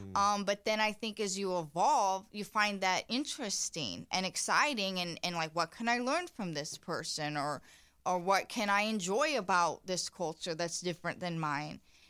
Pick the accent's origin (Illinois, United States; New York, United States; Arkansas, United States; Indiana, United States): Indiana, United States; And I'm from Indiana, and I really never liked that. I call it small town mentality.